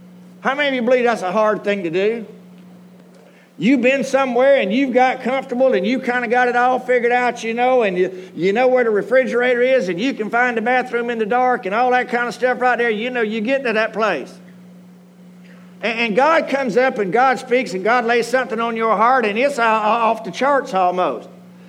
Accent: Georgia, United States; now in Screven County, United States; I was born in Bullock County. I went to school in Bullock County. I was raised in Bullock County.

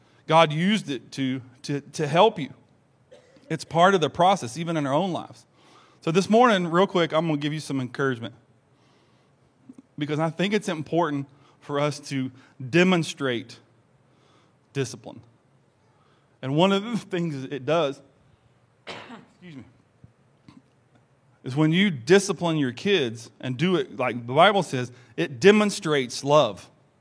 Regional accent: the South, United States; born there; And I was born in the South, and corporal punishment to me is like the death penalty on death row.

